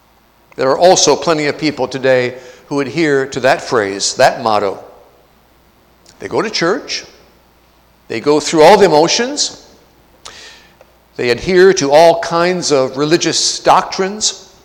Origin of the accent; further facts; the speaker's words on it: Michigan, United States; I come from Mennonite country up in northeast Michigan.